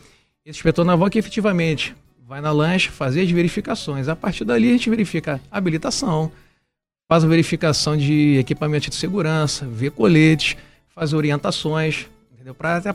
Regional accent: Rio de Janeiro, Brazil; now in Rio Grande, Brazil; Eu sou carioca, né? Cheguei há pouco tempo, como você falou, assumi agora 6 de janeiro. É a primeira vez que efetivamente eu trabalho, sirvo aqui em Rio Grande.

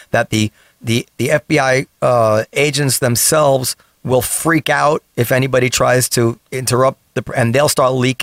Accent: United States; I agree with you, like as an American

